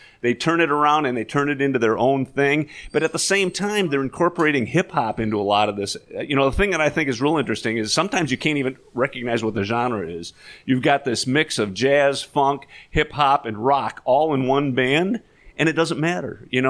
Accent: Grand Haven, Michigan, United States; I grew up in Grand Haven right on the lake, so it's my hometown

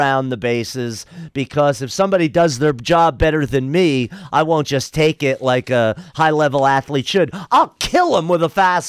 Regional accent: Wayne, New Jersey, United States; Our immediate neighbor in the house I grew up in on Brandywine Road in Wayne, New Jersey, were the Savakools. Now, as opposed, one of the first things I noticed in Oregon when I hit the shores was no basements, fences. That was not a thing back east.

